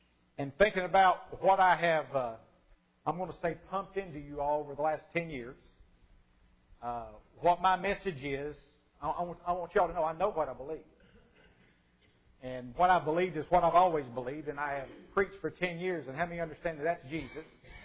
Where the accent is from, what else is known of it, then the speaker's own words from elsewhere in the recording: Kentucky, United States; I'm from Eastern Kentucky. I could really get by with it. Son of a bootlegger over in Eastern Kentucky.